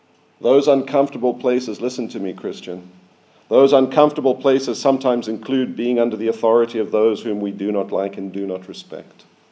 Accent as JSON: {"language": "English", "region": "Harare", "country": "Zimbabwe", "tie": "born or raised there", "said": "I was born in Zimbabwe in a particular year to a particular mother and father. I was raised in a particular town, Harare. Later, I went to school in Harare."}